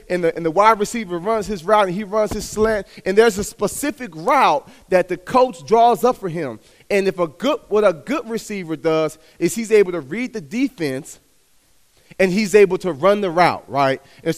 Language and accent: English; Dallas, Texas, United States; born there; I'm a Dallas Cowboys fan. I was born in Dallas, Texas.